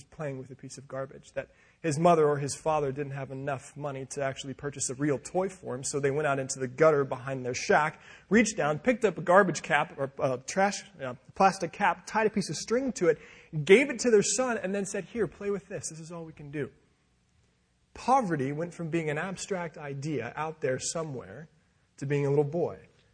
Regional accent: Colorado, United States; Growing up in Colorado, I love the ocean. There's not a lot of ocean around in Colorado, so I began looking west.

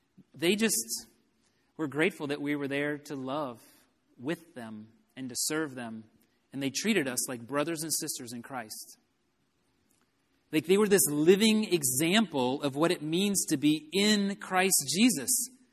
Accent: Texas, United States; I grew up in Texas, and my church was putting together a mission trip to Mexico.

